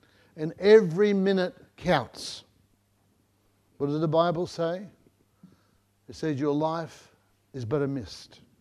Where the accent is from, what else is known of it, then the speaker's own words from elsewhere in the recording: England, United Kingdom; now in Australia; remember when I first came to Australia from England.